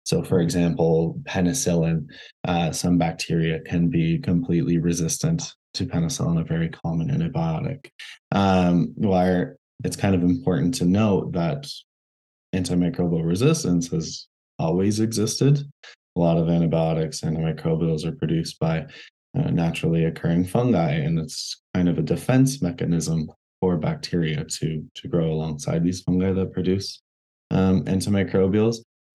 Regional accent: Ontario, Canada; Originally, I grew up in Ontario on a dairy farm.

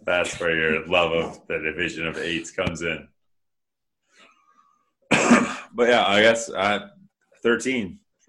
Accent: Wisconsin, United States; which it doesn't because we're from Wisconsin, we're from the Midwest. We don't have hurricanes.

